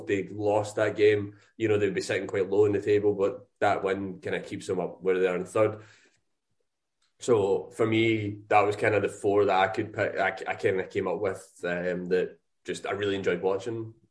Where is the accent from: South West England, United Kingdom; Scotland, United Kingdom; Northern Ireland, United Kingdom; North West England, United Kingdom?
Scotland, United Kingdom; Yeah, but remember, George, we're both Scottish and we still haven't got over that goal, the Euros.